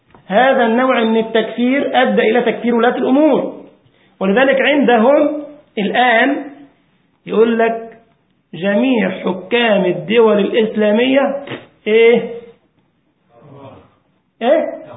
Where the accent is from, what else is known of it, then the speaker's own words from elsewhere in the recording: Egypt; هتجد فرقهم المعاصرة مثلا كان في بلدنا مصر أسموا أنفسهم الهجرة والتكفير